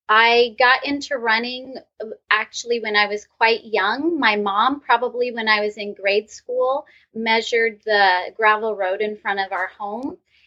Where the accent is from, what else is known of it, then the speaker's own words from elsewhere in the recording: Tillamook, Oregon, United States; I grew up in Tillamook, Oregon, which if you're on the West Coast, people know the cheese, because there's Tillamook cheese.